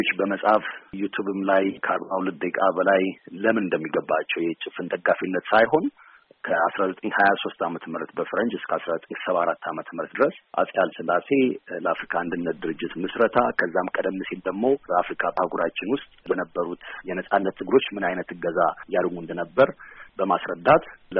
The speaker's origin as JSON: {"language": "Amharic", "country": "United States", "tie": "born or raised there", "said": "እኔ አሜሪካን ሀገር ነው ተወልጄ ያደግኩት። እዛ ተወልጄ ባድግም በቤተሰቦቼ ምክንያት የኢትዮጵያን ታሪክና ባህል እንዳከብር ለማወቅም ችያለሁኝ"}